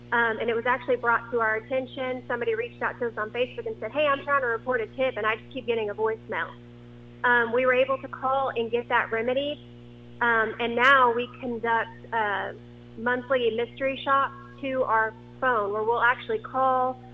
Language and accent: English; Brady, Texas, United States; For those of you that don't know me, I was born and raised here in Brady, Texas, and I graduated in 2005.